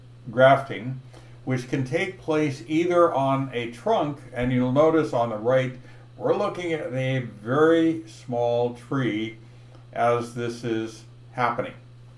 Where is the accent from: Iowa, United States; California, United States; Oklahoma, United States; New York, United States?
California, United States; So, I grew up in California, and I lived much of my life until my third year of university in Northern California.